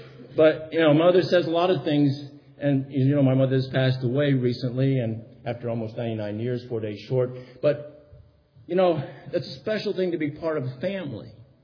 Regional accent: Pennsylvania, United States; born there; But I wrote to Pennsylvania, and lo and behold, it came back, and it says I was born in Monroe County, and I'm here.

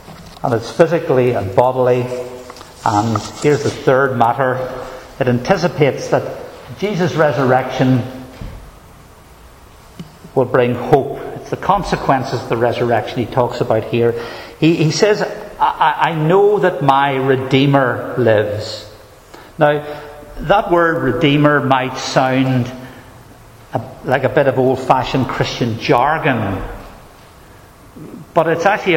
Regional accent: Northern Ireland, United Kingdom; And he's from England, and I'm from Northern Ireland

